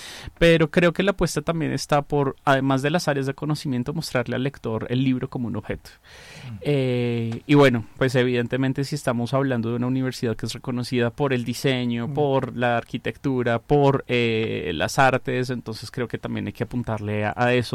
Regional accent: Facatativá, Cundinamarca, Colombia; yo realmente no soy de Manizales, yo soy de acá de Faca, somos aquí coterráneos con Dieguito, Facunos. Por cosas de la vida terminé estudiando en Manizales

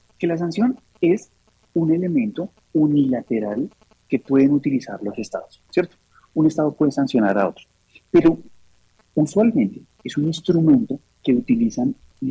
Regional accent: Colombia; como ciudadanos del mundo, como ciudadanos colombianos

